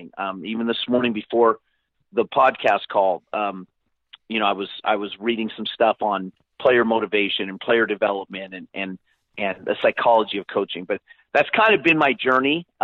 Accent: Porterville, California, United States; And my hometown, Porterville, the job opened up, and they actively recruited me, and I went there.

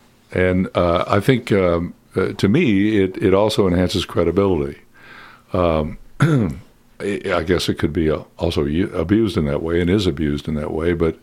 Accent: Kentucky, United States; And I grew up in Eastern Kentucky. And when I decided I wanted to try radio, somebody said, "You know, you need to try to do something about your accent."

